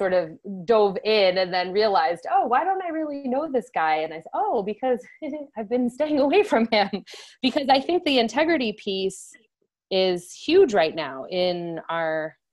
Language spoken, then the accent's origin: English; Connecticut, United States; Yeah, I mean, I'm from Connecticut, and you know, in Judaism, there's so much around this is around intelligence and intellect and academia